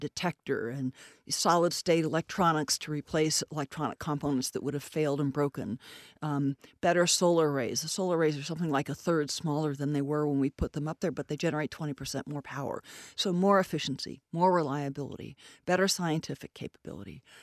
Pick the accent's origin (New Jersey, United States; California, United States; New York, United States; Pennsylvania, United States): California, United States; now in Cleveland, United States; I grew up in Southern California, so prior to that, I would be one of those people to kind of say, Ohio?